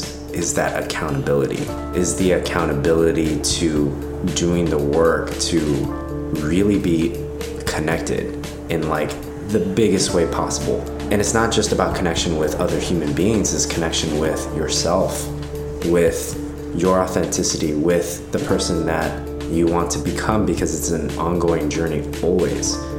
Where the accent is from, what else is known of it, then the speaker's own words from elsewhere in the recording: Los Angeles, California, United States; Well, I grew up here in Los Angeles, born and raised, and I actually got into yoga from my dad.